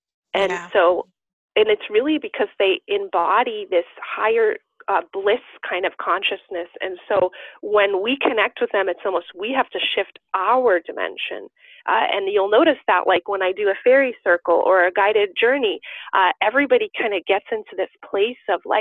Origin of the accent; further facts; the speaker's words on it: New York City, New York, United States; moved away; I grew up in New York City, but when I moved out to the Pacific Northwest, there's a lot of old growth forests here